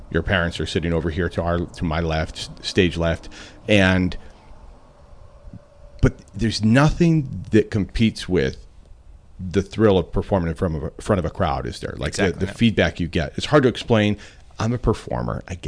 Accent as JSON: {"language": "English", "region": "Florida", "country": "United States", "said": "you heard me open the program with talking about, oh, I'm from Florida."}